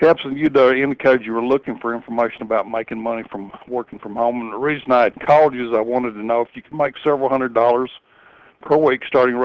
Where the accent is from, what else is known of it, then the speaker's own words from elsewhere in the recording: Kentucky/Tennessee, United States; accent: Kentucky, Tennessee; you'll notice that I'm from the Kentucky, Tennessee area. I have that accent, and I'm just a good old country boy, as they say around here.